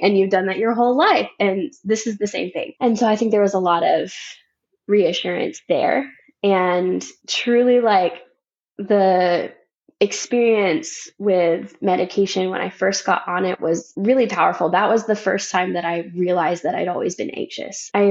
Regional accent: the South, United States; So I grew up in the South on the East Coast. And so it's a more traditional culture.

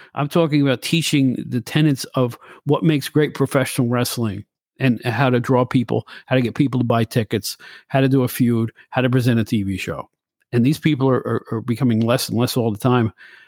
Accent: New York, United States; Listen, I'm a New Yorker, okay?

